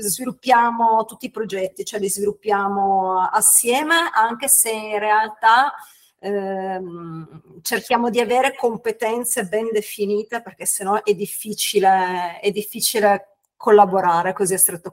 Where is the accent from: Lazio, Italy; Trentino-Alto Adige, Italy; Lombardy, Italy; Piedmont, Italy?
Piedmont, Italy; accent: Piedmontese; Io sono originaria, sono piemontese, si sentirà tantissimo dall'accento. Arrivo dalle campagne Langarola